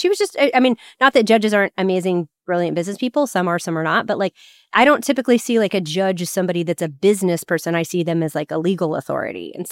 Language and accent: English; Texas, United States; And like, I grew up in Texas. We didn't talk like that to anyone.